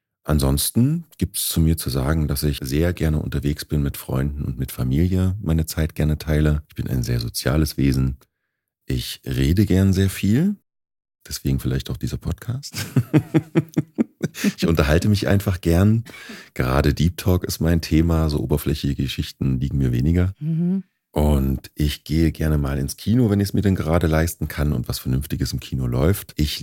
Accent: Gera, Thuringia, Germany; born there; moved away as an adult; now in Hamburg, Germany; ich bin 41 Jahre alt, komme gebürtig aus Gera und lebe seit 3 Jahren jetzt in Hamburg.

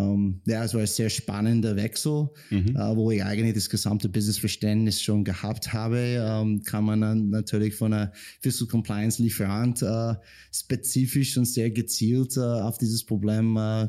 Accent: United States; German is a second language; moved away as an adult; now in Europe; Ich komme eigentlich aus Meteorologie und Wissenschaft aus den USA, war früher in der Air Force für 2 Jahre Pilot und wann ich nach Europa gekommen bin

